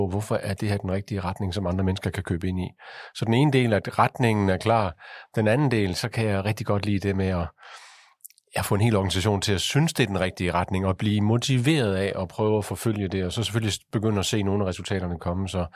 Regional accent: Aabenraa, Region of Southern Denmark, Denmark; jeg er jo født og opvokset i det sydlige Jylland, i Sønderjylland uden for Aabenraa. Faktisk lidt ude på landet, i sådan et lille villakvarter.

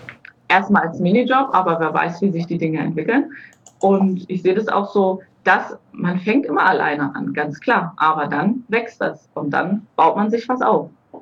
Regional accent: Boizenburg, Mecklenburg-Vorpommern, Germany; also born or lived in Baden-Württemberg; ist meine Familie hierher nach Bolzenburg gezogen. Mhm. Also gebürtig bin ich tatsächlich aus Baden-Württemberg, aber ja, verwurzelt bin ich nun mal in Mecklenburg-Vorpommern.

